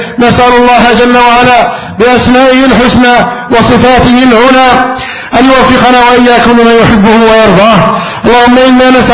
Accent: Egypt; بلدنا مصر

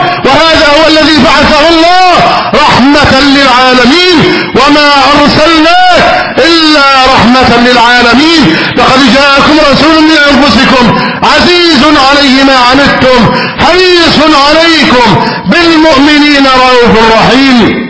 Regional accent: Egypt; واجعل بلدنا مصر أمنا أمانا

